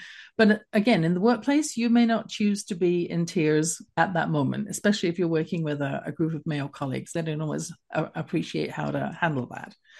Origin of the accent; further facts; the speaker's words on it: England, United Kingdom; when I grew up in England